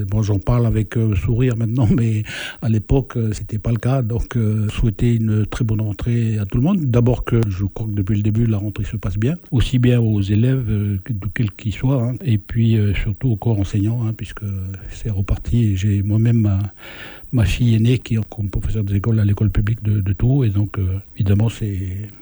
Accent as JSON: {"language": "French", "town": "Lifou", "region": "Loyalty Islands Province", "country": "New Caledonia", "tie": "born or raised there", "also_born_or_lived": "Nouméa", "said": "cours élémentaire 2 aux îles, à Lifou, puisque je suis originaire de Lifou. Et pour continuer, ben, il a fallu qu'on s'exile vers, évidemment, Nouméa, la capitale"}